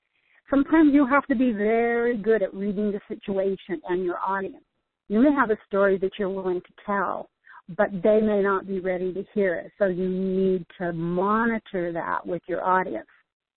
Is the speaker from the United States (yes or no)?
yes; the South, United States; I was raised in a home where everybody was very respectful. I came from the South. So I still say, yes, ma'am, no, sir.